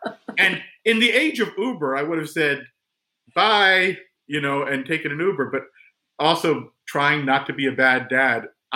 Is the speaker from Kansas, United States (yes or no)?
no; New York, United States; you know, I'm from New York, New Jersey.